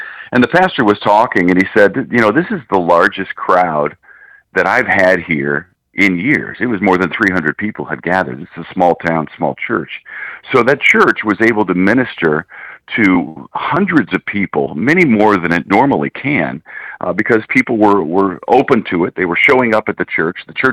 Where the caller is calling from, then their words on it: Kerrville, Texas, United States; I'm in the Kerrville area of Texas.